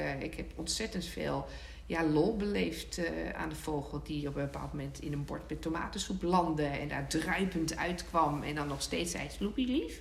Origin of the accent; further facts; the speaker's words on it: Goor, Overijssel, Netherlands; moved away as an adult; Ik kwam uit Twente, uit een dorpje Goor, en ik kwam in Delft studeren.